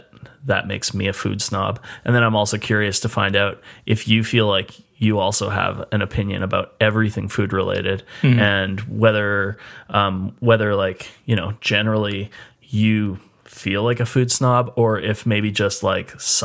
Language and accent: English; Edmonton, Alberta, Canada; We're two chefs from Edmonton, Alberta, Canada.